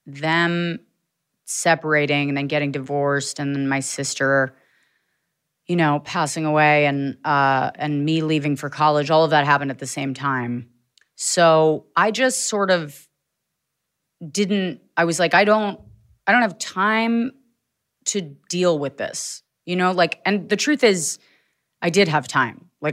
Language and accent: English; Virginia, United States; Like outside of DC in Northern Virginia.